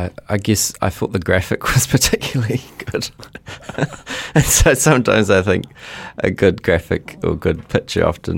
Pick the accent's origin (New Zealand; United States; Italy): New Zealand; Onehunga, Auckland; growing up in Onehunga, the Warriors were my local sports team. I literally could walk from my house.